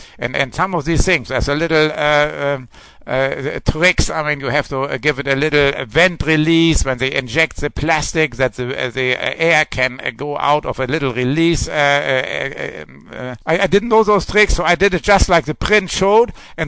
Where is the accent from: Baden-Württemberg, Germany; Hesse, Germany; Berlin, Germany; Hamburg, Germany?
Hamburg, Germany; And I am from Germany, northern Germany, Hamburg, close to the North Sea.